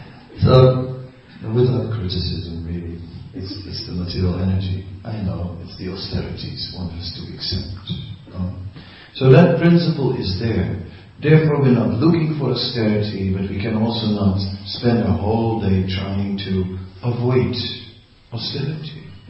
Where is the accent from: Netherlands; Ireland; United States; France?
Netherlands; I said, I'm from Holland, I can swim, no problem.